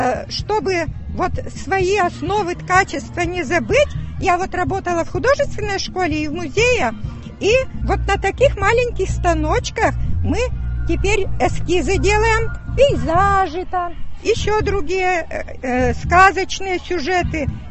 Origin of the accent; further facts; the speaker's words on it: Mozhga, Udmurtia, Russia; мы приехали из Можги, с Удмуртии.